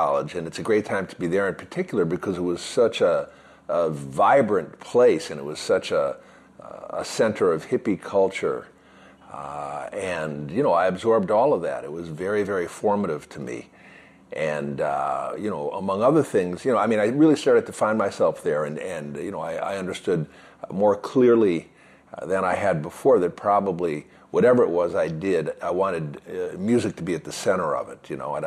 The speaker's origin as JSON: {"language": "English", "town": "Detroit", "region": "Michigan", "country": "United States", "tie": "born or raised there", "also_born_or_lived": "Brooklyn, New York", "said": "I was born in Brooklyn. Ah. But we moved to Detroit before I was five. And, you know, I went to Detroit Public Schools and through the ninth grade, and then the suburbs."}